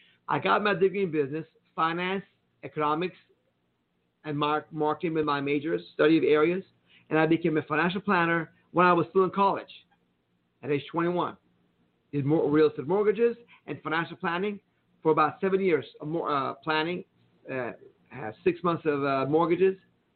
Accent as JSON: {"language": "English", "country": "Iran", "tie": "born or raised there", "lives_now": "United States", "said": "I grew up in Iran. People wonder, who are you anyhow … with this weird Iranian name?"}